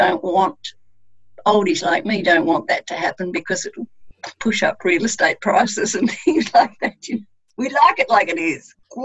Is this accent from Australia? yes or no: yes; Burnie, Tasmania, Australia; born there; So I was born in Burnie in 1940. So I just had my 80th birthday.